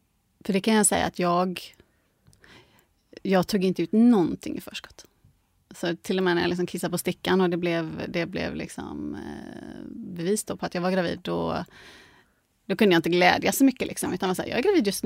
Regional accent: Gothenburg, Västra Götaland County, Sweden; now in Stockholm, Sweden; jag är från Göteborg egentligen

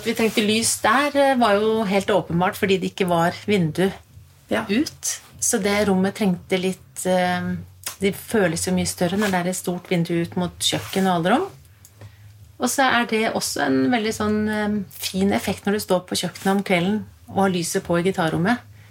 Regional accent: Juksebø, Telemark, Norway; Jeg født og oppvokst i Juksebø, Telemark.

